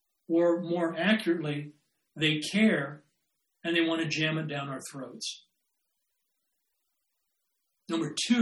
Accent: South Dakota, United States; In the schools, at least the schools I went to, I was a hick from South Dakota, so we were probably behind the times

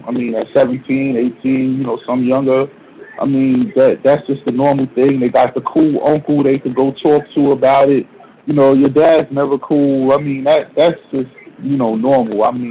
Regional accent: New Jersey, United States; it's nothing like where I grew up in Jersey, which was way worse, I think. But you know, at least we had houses

